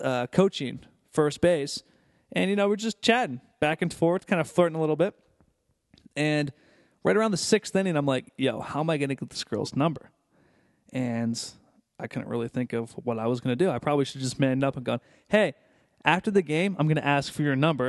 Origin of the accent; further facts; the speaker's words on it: Maryland, United States; I'm like, yeah, I grew up in Maryland.